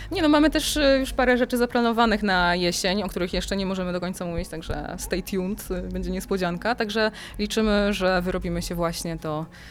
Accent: Warmian-Masurian Voivodeship, Poland; now in Gdańsk, Poland; Ja właśnie tą falą z Warmii i Mazur w odwrotną stronę wybyłam do Gdańska, bo jestem z Warmii i Mazur.

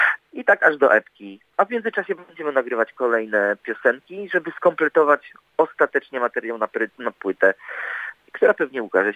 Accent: Gdańsk, Pomeranian Voivodeship, Poland; bo ja z Gdańska, a on z Krakowa

